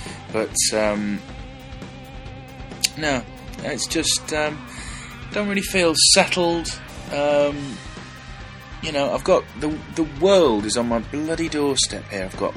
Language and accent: English; Yorkshire and the Humber, United Kingdom; now in London, United Kingdom; Me being a Yorkshire boy originally